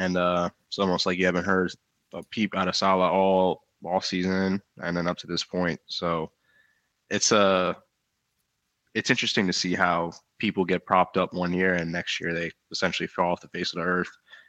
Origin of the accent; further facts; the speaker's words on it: Maryland, United States; I'm from the Harvard County area.